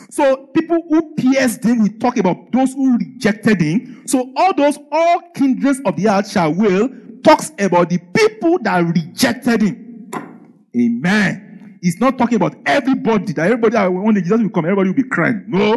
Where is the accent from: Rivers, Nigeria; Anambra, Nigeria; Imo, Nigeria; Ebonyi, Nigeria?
Ebonyi, Nigeria; Abakaliki; I live in Nigeria. It goes, yeah. I grew up in Abakaliki. It's the last village in Nigeria.